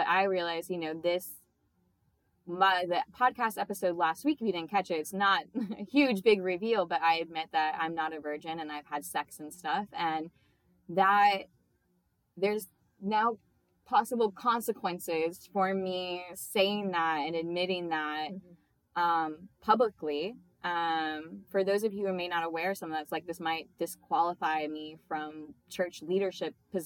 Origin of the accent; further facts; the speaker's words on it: Florida, United States; and I live in Florida, and we're both from Florida, which is how we know each other.